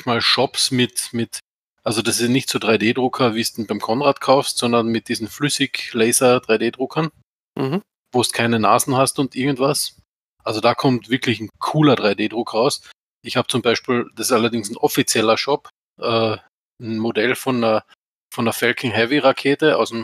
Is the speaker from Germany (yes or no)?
no; Austria; Also ich komme quasi aus dem Schluchtendorf, aus Österreich.